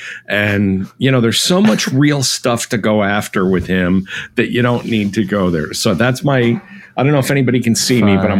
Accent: Delaware, United States; it's effective with business to say I'm from Delaware where all of you are incorporated.

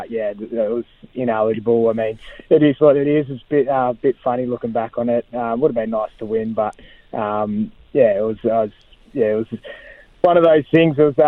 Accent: Greensborough, Victoria, Australia; born there; I was born in Greensboro Hospital. It's not there anymore.

